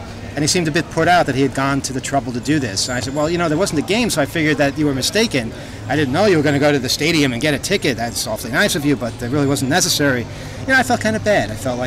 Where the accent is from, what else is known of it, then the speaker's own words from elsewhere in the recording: United States; I'm from America. Obviously, I have a lot more money than they do here.